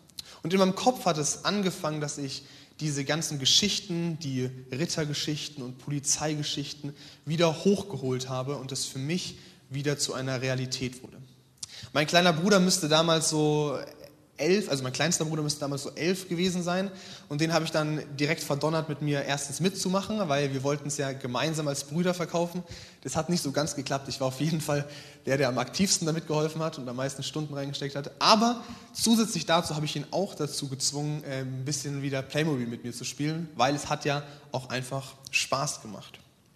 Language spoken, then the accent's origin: German; Munich, Bavaria, Germany; Ich komme ursprünglich aus München, deswegen darf ich tatsächlich auch Bayern-München-Fan sein. bin dort aufgewachsen in einer evangelisch-lutherischen Landeskirche, bin dann in eine etwas charismatischere Freikirche gewechselt irgendwann